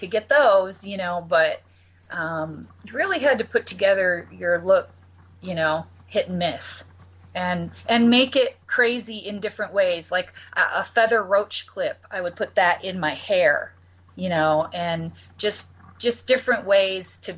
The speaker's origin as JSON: {"language": "English", "town": "Battle Creek", "region": "Michigan", "country": "United States", "tie": "born or raised there", "said": "I grew up in Battle Creek, Michigan."}